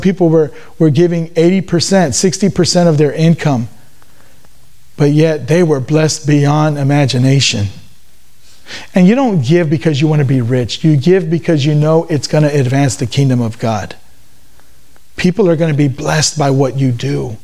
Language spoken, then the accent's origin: English; Texas, United States; And please forgive me, I'm Texan, okay?